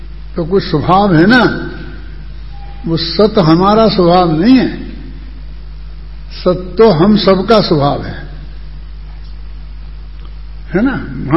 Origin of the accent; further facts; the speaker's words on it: Rajasthan, India; हम राजस्थानी हैं और भारतीय भी हैं